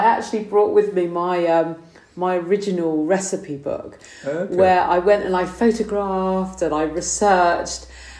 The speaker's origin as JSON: {"language": "English", "town": "Alliford", "region": "South West England", "country": "United Kingdom", "tie": "born or raised there", "said": "So I was brought up near Minehead, a little village called Alliford. Moved up onto the Quantocks about 20 years ago when I met my current partner."}